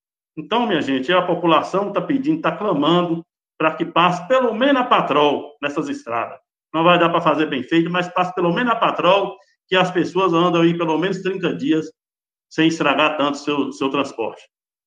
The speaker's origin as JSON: {"language": "Portuguese", "town": "Mutans", "region": "Bahia", "country": "Brazil", "tie": "born there", "said": "a estrada que liga ali o Distrito de Mutans, a divisa de Palmo Monte Alto, Caminador, uma região onde eu nasci, onde eu milito"}